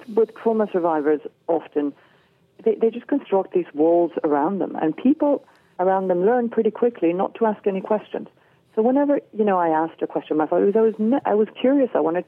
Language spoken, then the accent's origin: English; Venezuela; So growing up in Venezuela, there was always something slightly different, slightly off.